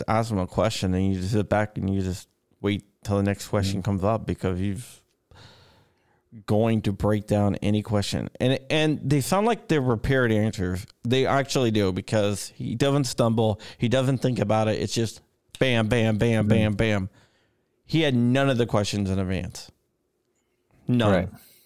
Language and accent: English; Virginia, United States; He's from Florida. I'm from Virginia.